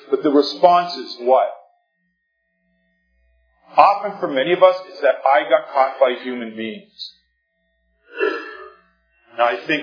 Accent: Canada; We're young, we're Canadian

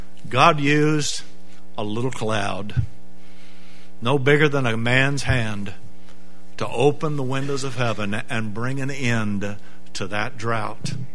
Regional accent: Apopka, Florida, United States; Whoever heard of Apopka, Florida? You tell people I tell people we're from Orlando because they don't know where Apopka is.

